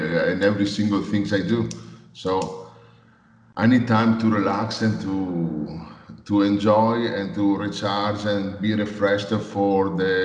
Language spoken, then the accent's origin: English; Italy; I'm from Italy.